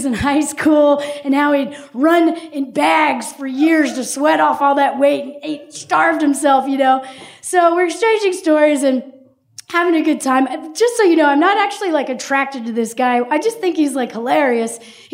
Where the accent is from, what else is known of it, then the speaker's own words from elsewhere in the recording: Tennessee, United States; and he's from West Virginia, and I'm from Tennessee, and most people at this party aren't